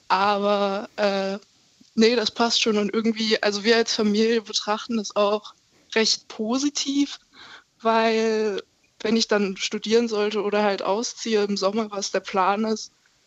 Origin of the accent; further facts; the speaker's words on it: Halle, Saxony-Anhalt, Germany; Ich komme aus Halle an der Saale und muss mich jetzt auf mein Abitur vorbereiten.